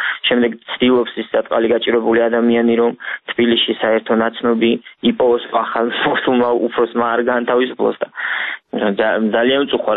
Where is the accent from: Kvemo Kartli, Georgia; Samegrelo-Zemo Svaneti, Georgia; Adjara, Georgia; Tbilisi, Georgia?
Kvemo Kartli, Georgia; Rustavi; მე რუსთავოზე გავიზარდე, რუსთავოზე ვცხოვრობ